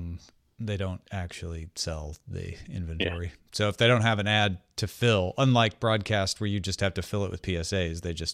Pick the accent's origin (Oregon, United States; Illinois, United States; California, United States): Illinois, United States; accent: Southern Illinois; I start slipping into my Southern Illinois accent that I grew up talking.